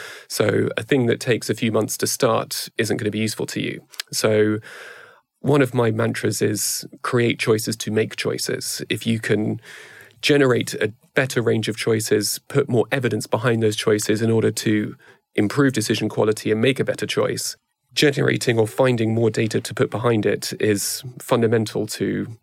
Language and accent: English; United Kingdom; I've got two American parents, but I grew up in the UK. So particularly as a British person with my British hat on